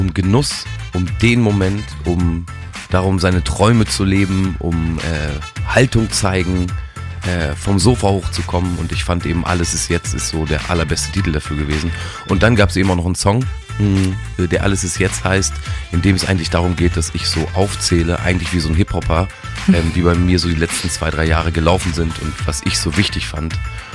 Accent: Braunschweig, Lower Saxony, Germany; das hier ist Radio 38 und meine dicksten Grüße gehen raus an meine alte Heimat Braunschweig und Umgebung.

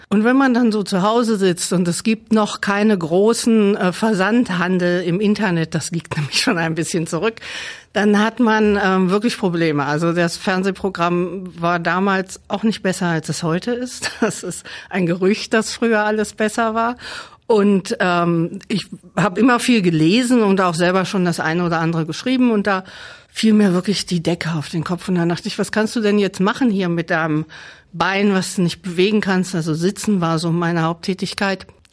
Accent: Braunschweig, Lower Saxony, Germany; Ich bin eine richtige Braunschweigerin. Ich bin hier geboren in Braunschweig, damals noch in der Hamburger Straße. Da war noch ein Krankenhaus und bin hier aufgewachsen, zur Schule gegangen

